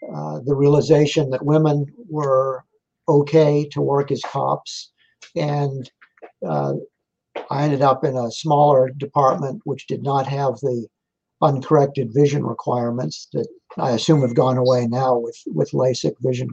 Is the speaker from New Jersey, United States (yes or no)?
no; Braintree, Massachusetts, United States; I grew up in Braintree, Massachusetts, which is south suburban Boston, Massachusetts